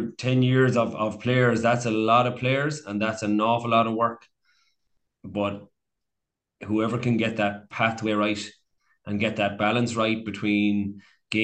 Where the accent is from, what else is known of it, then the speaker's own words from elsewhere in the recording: Turloughmore, Connacht, Ireland; And I'm from Turlochmore